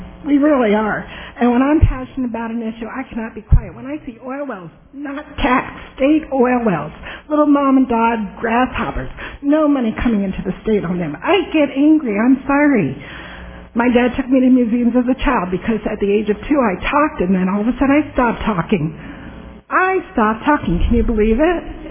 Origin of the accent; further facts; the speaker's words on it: Brooklyn, New York, United States; My father lives in San Diego. We are from Brooklyn in the projects.